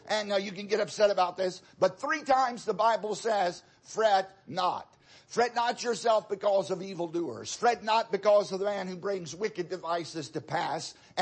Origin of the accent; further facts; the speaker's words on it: Virginia, United States; I grew up in Southside, Virginia. My parents would often talk about somebody being fretted or fretting.